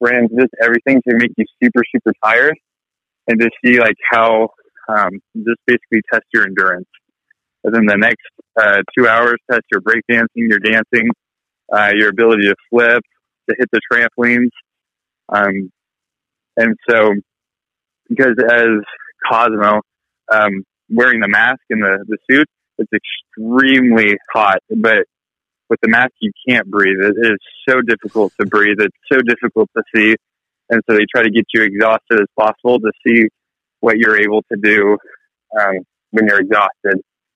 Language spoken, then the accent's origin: English; Seattle, Washington, United States; also born or lived in Reno; So I was born and raised, or I guess I was born in Reno, raised in Seattle.